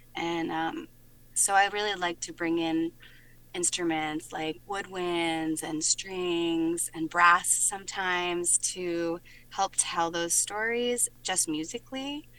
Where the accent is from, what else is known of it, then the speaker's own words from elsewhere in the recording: Appalachia, United States; especially because I was from Appalachia and like that wasn't in the air where I came from.